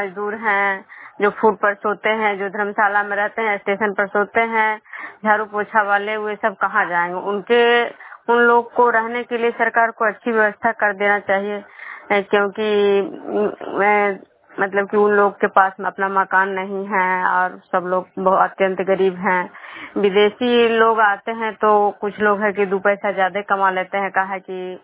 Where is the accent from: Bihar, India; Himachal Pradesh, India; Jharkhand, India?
Bihar, India; Khajra; मैं बिष्णुपुर ग्राम खजरा पंचायत नालंदा जिला नगर निवासी प्रखंड के निवासी हूँ।